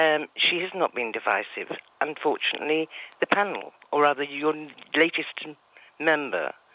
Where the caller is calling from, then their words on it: Valencian Community, Spain; Costa-Blanca.